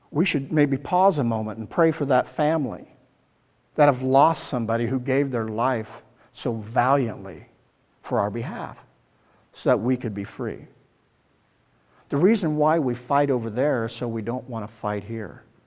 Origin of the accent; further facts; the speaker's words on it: United States; And then through, for me, it's the American soldier, as I'm an American.